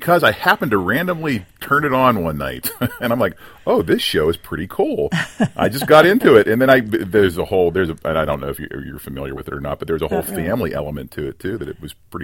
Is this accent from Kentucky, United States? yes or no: no; Pittsburgh, Pennsylvania, United States; So I grew up in Pittsburgh in the 70s, and I was, I guess, kind of lucky in a way.